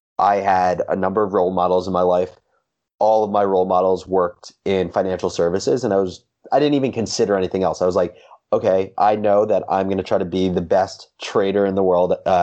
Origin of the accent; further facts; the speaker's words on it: Livingston, New Jersey, United States; So I grew up in Livingston, New Jersey, went to a really small private high school